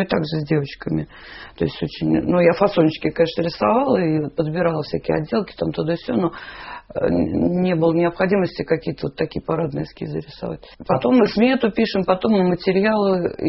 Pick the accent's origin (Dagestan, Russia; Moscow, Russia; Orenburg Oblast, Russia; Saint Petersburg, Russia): Saint Petersburg, Russia; поскольку ленинградец, так я по-ленинградски работаю